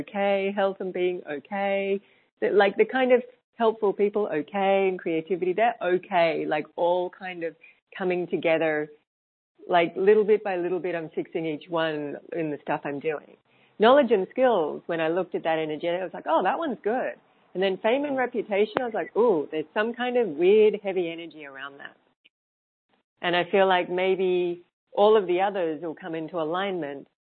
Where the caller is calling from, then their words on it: Mexico; I am calling from Skype from Mexico.